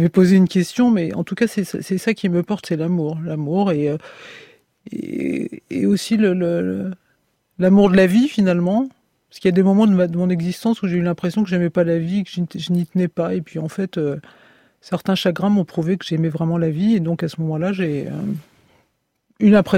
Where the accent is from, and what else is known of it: France